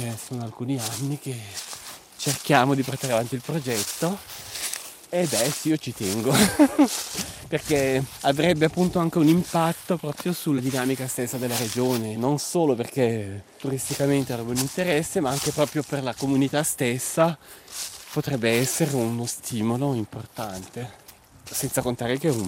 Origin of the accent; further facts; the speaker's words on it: Ticino, Switzerland; born there; moved away; io sono nato nelle Centovalli, ci sono tornato molto spesso perché non ci vivo più da una trentina d'anni